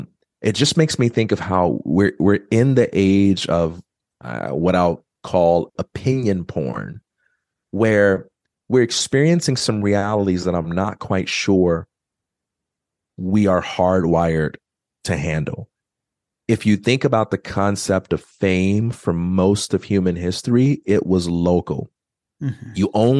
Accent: Chicago, Illinois, United States; I'm so glad growing up in Chicago, I didn't have arguments about LeBron James and Michael Jordan growing up.

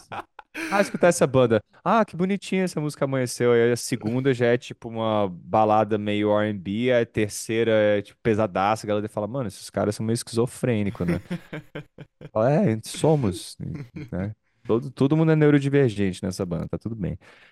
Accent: Brasília, Federal District, Brazil; moved away as an adult; now in São Paulo, Brazil; Eu saí de Brasília com 23 anos. Não foi tão cedo, né?

